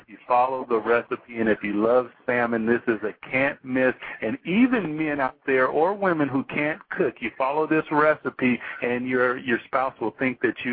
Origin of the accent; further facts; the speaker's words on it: Seattle, Washington, United States; Well, you know, we're from Seattle, Washington, so the great Northwest, and there we have fantastic seafood, and it happens to be the love of our family.